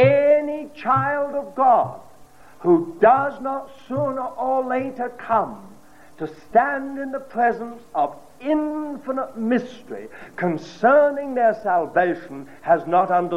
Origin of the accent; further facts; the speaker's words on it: United Kingdom; I try not to be rude because I was brought up in Britain